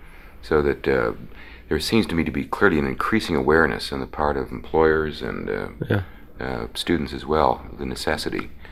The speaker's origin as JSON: {"language": "English", "town": "Chicago", "region": "Illinois", "country": "United States", "tie": "born or raised there", "said": "When I was growing up in Chicago, we had a couple of huge technical schools"}